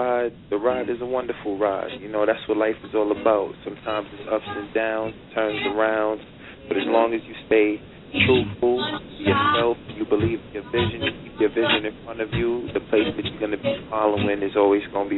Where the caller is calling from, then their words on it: New York City, New York, United States; I'm calling from New York City, man. From New York City to the world.